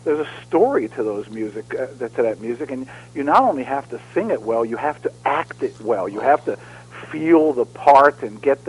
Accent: Philadelphia, Pennsylvania, United States; moved away; Oh, yeah, I'm originally from Philadelphia, so we'd see … singing during the Philadelphia Flyers games.

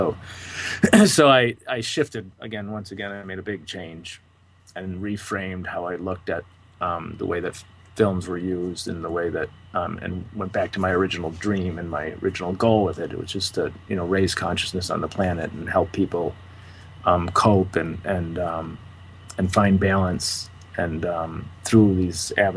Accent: Detroit, Michigan, United States; Well, you know, I grew up in Detroit, which was in the 60s and early 70s. It was a huge music town, as we know.

